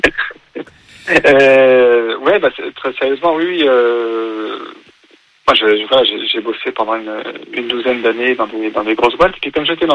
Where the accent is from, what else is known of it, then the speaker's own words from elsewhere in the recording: Lyon, Auvergne-Rhône-Alpes, France; J'ai 48 ans. Je n'habite pas du tout vers Angers ou même dans l'Ouest. Moi, je suis lyonnais d'origine et j'habite en Bourgogne aujourd'hui.